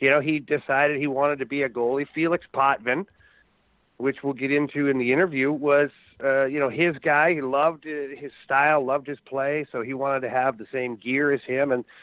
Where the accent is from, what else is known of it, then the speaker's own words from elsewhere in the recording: Detroit, Michigan, United States; So through the growing up in Detroit area, the hockey connections